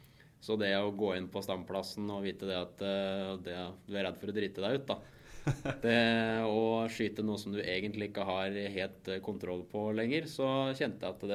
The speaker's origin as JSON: {"language": "Norwegian", "town": "Mysen", "region": "Østfold", "country": "Norway", "said": "så var det noen kompiser hjemme på Mysen som inviterte meg og spurte meg og lyst til å være med og skyte på Eisbergbanen."}